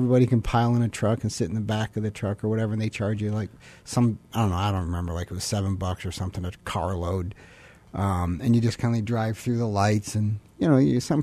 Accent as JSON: {"language": "English", "region": "Michigan", "country": "United States", "tie": "born or raised there", "said": "In Michigan."}